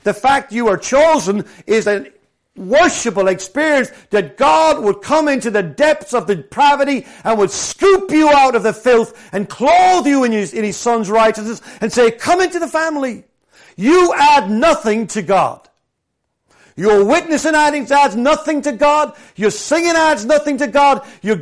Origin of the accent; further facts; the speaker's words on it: Ireland; When I was a kid growing up in Ireland, it was wonderful.